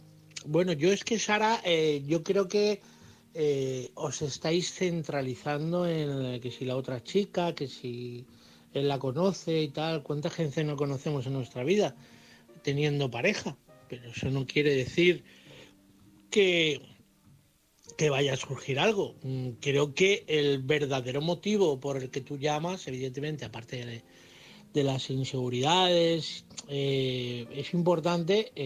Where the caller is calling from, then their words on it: Madrid, Community of Madrid, Spain; de Madrid.